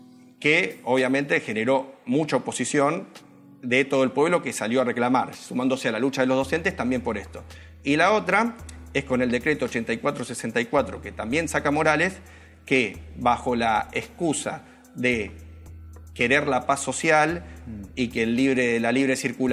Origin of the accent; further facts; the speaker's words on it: Argentina; la pregunta para hacernos como argentinos es